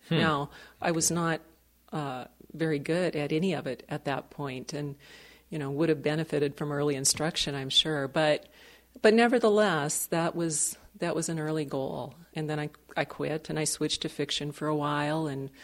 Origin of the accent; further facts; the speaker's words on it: Montana, United States; I grew up on the High Line. There was a little town called Inverness. I don't think it's even on the map anymore so much. And I grew up 20 miles south of there, near the Marias River. So it was an entirely rural existence.